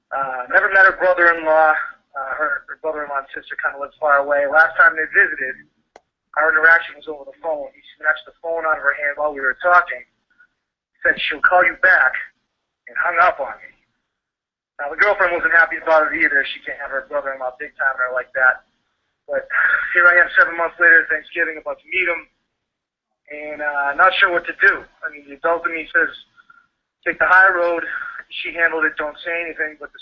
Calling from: Boston, Massachusetts, United States; Long-time stool here. I'm in from Boston.

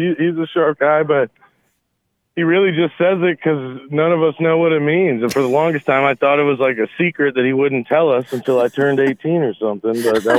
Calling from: Virginia Beach, Virginia, United States; Virginia Beach, Virginia.

